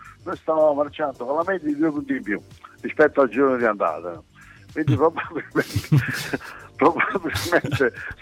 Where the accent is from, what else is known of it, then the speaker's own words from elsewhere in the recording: Naples, Campania, Italy; io sono napoletano di Napoli e vivo a Napoli